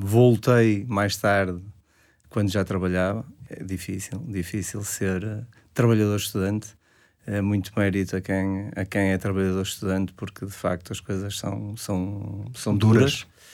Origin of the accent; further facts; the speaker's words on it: Espinho, Aveiro, Portugal; sou de Espinho, tenho 51 anos